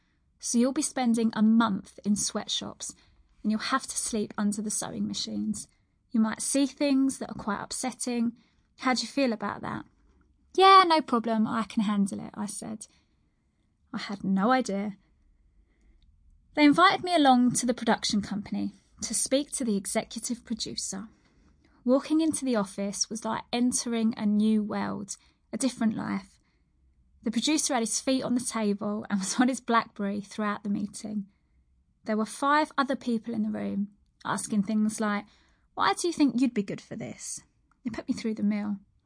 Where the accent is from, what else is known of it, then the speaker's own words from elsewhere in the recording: Luton, East of England, United Kingdom; I was brought up in Luton, and for a long time, it was just me and my mother.